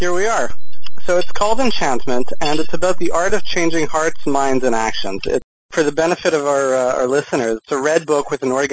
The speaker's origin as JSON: {"language": "English", "country": "Canada", "said": "I'm Canadian, but barely, right?"}